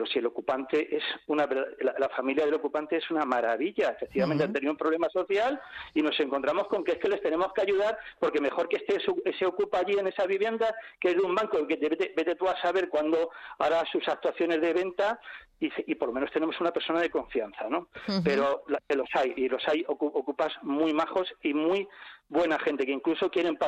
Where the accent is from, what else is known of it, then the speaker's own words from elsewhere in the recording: Villaverde, Community of Madrid, Spain; yo soy de Villaverde, ¿vale?